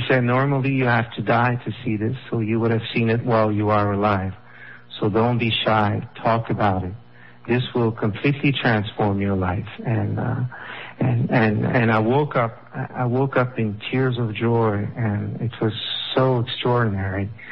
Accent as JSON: {"language": "English", "town": "Saint-Agathe", "region": "Quebec", "country": "Canada", "said": "I'm Canadian. I'm from Saint-Agathe. It's near Montreal, about an hour and a half north of Montreal."}